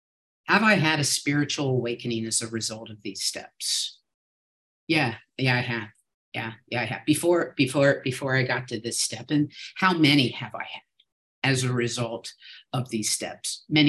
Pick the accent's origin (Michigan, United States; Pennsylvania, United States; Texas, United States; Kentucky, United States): Kentucky, United States; Louisville; I'm an alcoholic from Louisville, Kentucky.